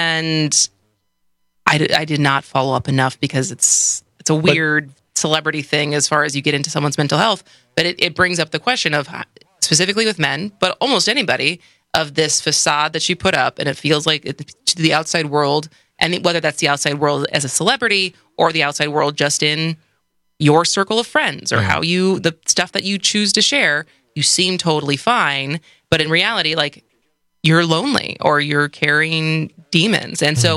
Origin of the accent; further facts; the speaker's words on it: Madison, Wisconsin, United States; now in Milwaukee, United States; I moved to Milwaukee because I'm from Madison